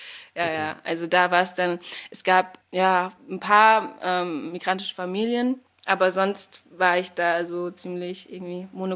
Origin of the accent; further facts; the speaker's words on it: Ludwigshafen, Rhineland-Palatinate, Germany; Ich komme eigentlich aus Ludwigshafen. Also da bin ich geboren worden, glaube ich, nicht. Ja, genau, aus Lu.